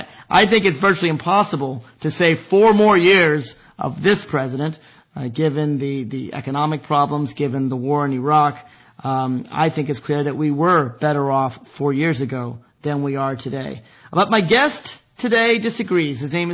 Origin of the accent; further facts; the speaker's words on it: United States; Before I'm a Democrat, I'm an American